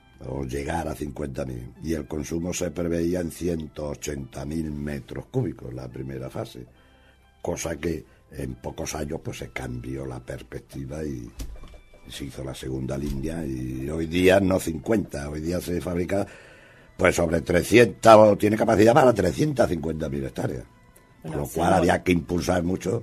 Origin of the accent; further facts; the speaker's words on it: Extremadura, Spain; No, soy extremeño y con orgullo lo digo. Y de la parte norte de Extremadura, provincia de Cáceres, en la zona de La Vera, al sur de Gredo.